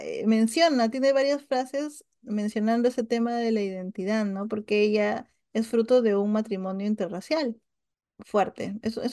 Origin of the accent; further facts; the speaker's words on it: Argentina; Entonces, mi apariencia es más de allá, pero allí para los de allá soy extranjera. Y aquí me ven como más japonesa que argentina.